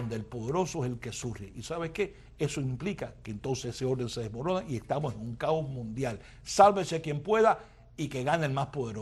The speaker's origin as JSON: {"language": "Spanish", "country": "United States", "said": "quizás porque soy americano, quizás porque amo mi país"}